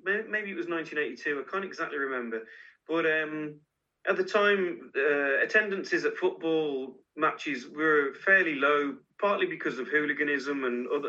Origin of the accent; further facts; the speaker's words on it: England, United Kingdom; Like so many people, certainly growing up in England, you know, it's whoever your dad supports, really.